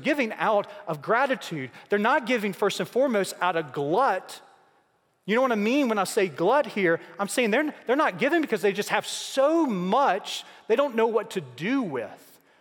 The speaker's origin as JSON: {"language": "English", "region": "Mississippi", "country": "United States", "tie": "born or raised there", "said": "If the Apostle Paul grew up where I grew up in Mississippi, he would write this way."}